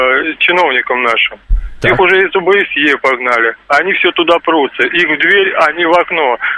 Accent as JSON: {"language": "Russian", "region": "Moscow", "country": "Russia", "said": "я из Москвы."}